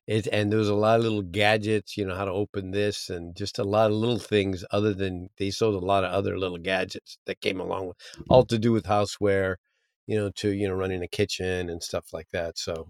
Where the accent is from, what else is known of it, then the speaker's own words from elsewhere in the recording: United States; I mean, as an American, that's, you know, being born in America.